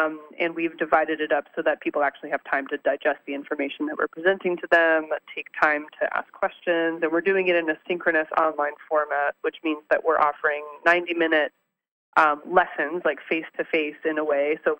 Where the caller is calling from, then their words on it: Verona, Veneto, Italy; I'm calling in from Verona, Italy, which is where we've been since the fall.